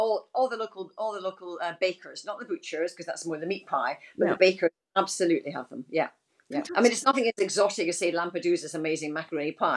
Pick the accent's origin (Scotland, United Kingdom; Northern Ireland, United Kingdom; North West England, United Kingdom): Scotland, United Kingdom; Dundee; it was kind of invented in Dundee, my hometown, in the 1920s.